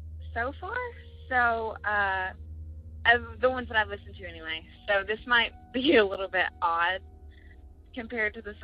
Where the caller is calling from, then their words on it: Kentucky, United States; I'm calling from Kentucky.